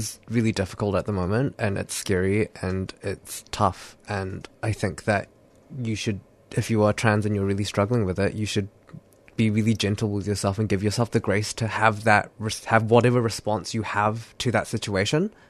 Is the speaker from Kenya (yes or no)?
no; Wellington, New Zealand; I come from Wellington, New Zealand.